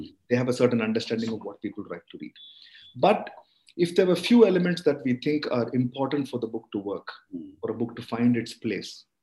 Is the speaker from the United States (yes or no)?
no; Chennai, Tamil Nadu, India; Growing up in Madras